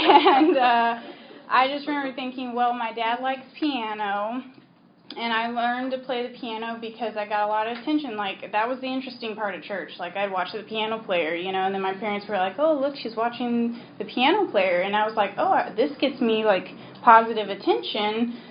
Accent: New Mexico, United States; it's kind of like a Texas thing, it seemed like, because we grew up in New Mexico.

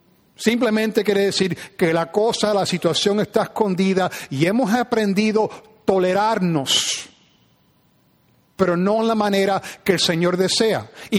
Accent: New Jersey, United States; pero no soy un niño de los 60s. Que es decir que cuando yo nací, cuando yo y donde yo fui criado, que era en New Jersey

